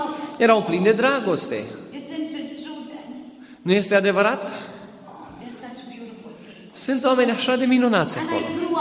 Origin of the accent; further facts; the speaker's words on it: India; Eu sunt din India.